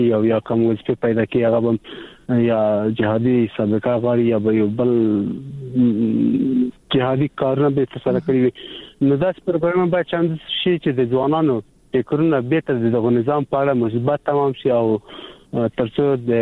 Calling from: Jaghatu, Wardak, Afghanistan; د وردګ ولا جغتول سوالي

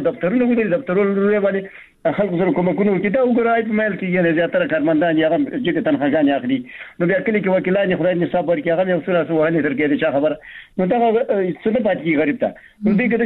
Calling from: Baghlan, Afghanistan; بغلان مې تماس نیولې

